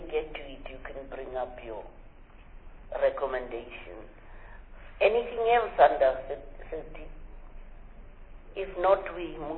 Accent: Free State, South Africa; I'm from the Free State, and I meet a lot of listen to people who have come in for that kind of treatment.

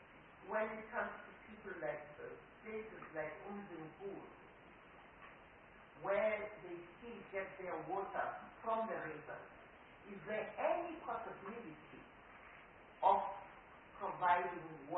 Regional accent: Gauteng, South Africa; It's just because I come from the Rand.

